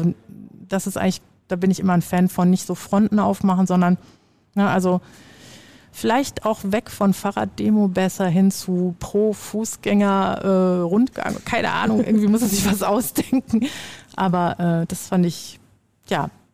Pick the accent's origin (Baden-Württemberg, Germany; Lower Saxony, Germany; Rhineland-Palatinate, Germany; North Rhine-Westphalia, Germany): North Rhine-Westphalia, Germany; Bochum; Ich komme ja auch aus Bochum